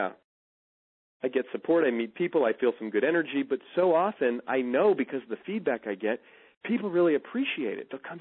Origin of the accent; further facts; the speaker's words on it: Oakland, California, United States; I'm poor kid from Oakland, single mom.